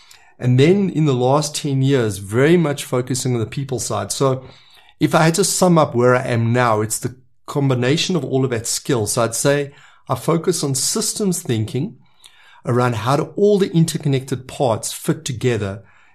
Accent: Johannesburg, Gauteng, South Africa; also born or lived in Eastern Cape; And I was born in the Eastern Cape, I went to school in Johannesburg, and then I went and did a degree in civil engineering.

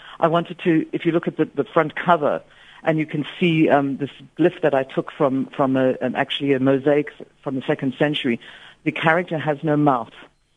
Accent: Aberdeen, Scotland, United Kingdom; when I was a child, I grew up in Aberdeen, Scotland, where there were just no Jewish people

